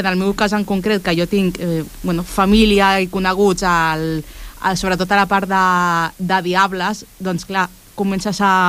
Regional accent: Barcelona, Catalonia, Spain; jo sóc de Barcelona i he viscut tota la vida a Barcelona, però sí que és veritat que des de que treballo aquí al Prat

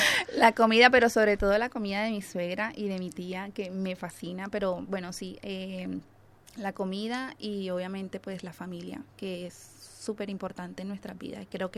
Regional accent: Barranquilla, Atlántico, Colombia; now in Spain; soy del país de Colombia. Soy de la ciudad más bonita de Colombia, que es Barranquilla. Tengo 35 años.

